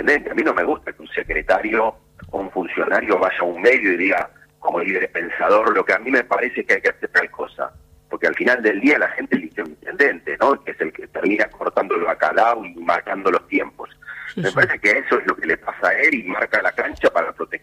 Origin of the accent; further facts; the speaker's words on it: Santos Lugares, Buenos Aires Province, Argentina; Yo nací acá en Castelo, me crié en Santos Lugares y veía un distrito muy parado, muy abandonado.